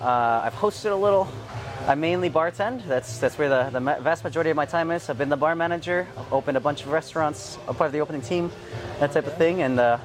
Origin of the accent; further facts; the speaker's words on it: Edmonton, Alberta, Canada; I'm born and raised in Edmonton.